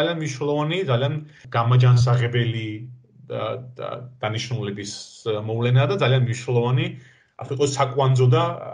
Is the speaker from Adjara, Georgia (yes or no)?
yes; Batumi, Adjara, Georgia; რა თქმა უნდა დავიბადე და გავიზარდე ბათუმში